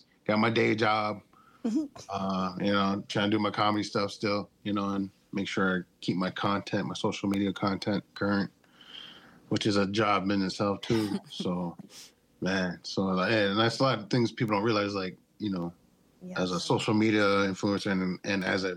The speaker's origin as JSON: {"language": "English", "town": "Minneapolis", "region": "Minnesota", "country": "United States", "tie": "born or raised there", "lives_now": "Leech Lake, United States", "said": "I got the same. I was born and raised in Minneapolis, over Southside."}